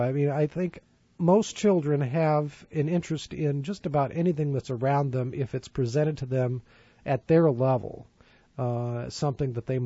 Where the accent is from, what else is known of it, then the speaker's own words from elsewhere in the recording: San Francisco, California, United States; I mean, it's like I come from San Francisco, and I didn't go see the things in San Francisco until I had friends from college and seminary